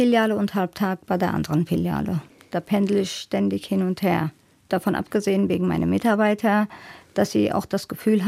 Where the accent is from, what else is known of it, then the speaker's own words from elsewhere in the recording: Turkey; Am Anfang war das so gewesen, war sehr, sehr schwierig als Türkin bei den Kunden sich durchzusetzen.